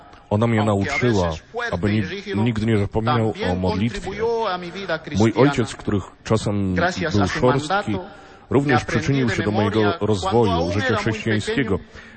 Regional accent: Huari Huari, Potosí, Bolivia; born there; Polish is a second language; Urodziłem się w Huarihuari w Potosi, w Boliwii, w rodzinie górniczej.

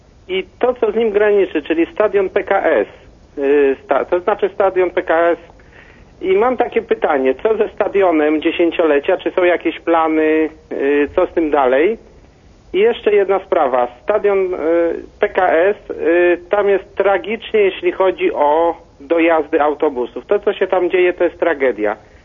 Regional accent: Warsaw, Masovian Voivodeship, Poland; jestem z Warszawy.

